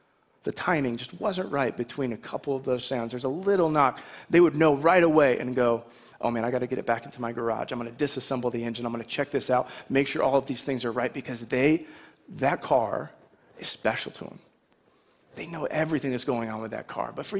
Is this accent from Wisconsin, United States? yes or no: no; Michigan, United States; And growing up in Michigan, we would go to different car shows that were around